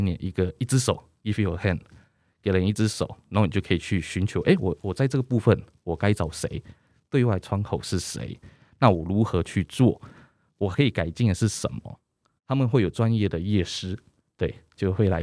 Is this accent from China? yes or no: no; Keelung, Taiwan; 选择基隆其实也是在基隆长大